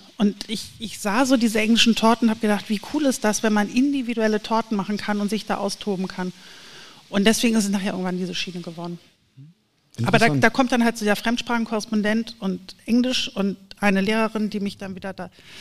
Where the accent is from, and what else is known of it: Hamburg, Germany; born or raised there